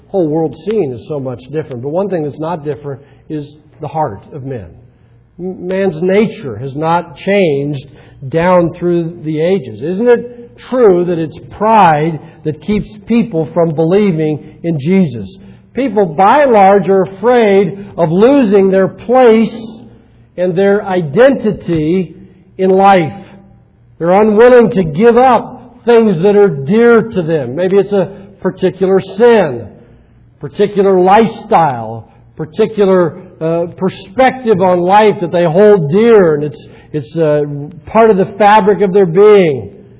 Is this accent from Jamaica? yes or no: no; Carmel, Indiana, United States; I grew up in Carmel down in Indianapolis